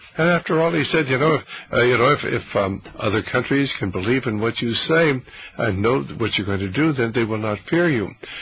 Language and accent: English; United States; I'm an American.